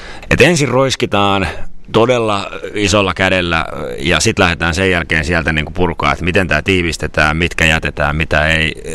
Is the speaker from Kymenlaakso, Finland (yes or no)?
yes; Miehikkälä, Kymenlaakso, Finland; now in Helsinki, Finland; on 34-vuotias freelance-näyttelijä, helsinkiläinen, 10 vuotta asunut Helsingissä ja sitten mä oon kotoisin sellaisesta maalaiskunnasta kuin Miehikkälä, jossa mulla on edelleen pieni kesämökki, saunamökki joen rannalla